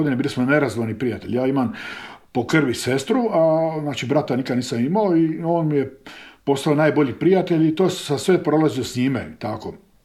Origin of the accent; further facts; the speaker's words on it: Split, Split-Dalmatia County, Croatia; now in Korčula, Croatia; ja sam inače iz Splita, tamo sam rođen i živio skoro 50 godina, a sad sam tu pastor Evanđelske crkve na Korčuli.